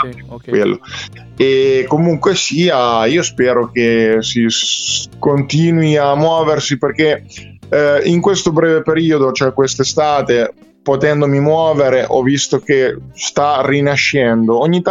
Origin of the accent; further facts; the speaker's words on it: Fano, Marche, Italy; Allora, Fano, provincia di Pesaro.